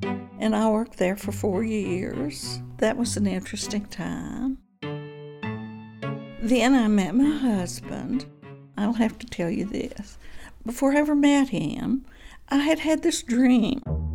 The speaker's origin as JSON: {"language": "English", "region": "Virginia", "country": "United States", "tie": "born or raised there", "said": "I grew up over in Bland County on a farm."}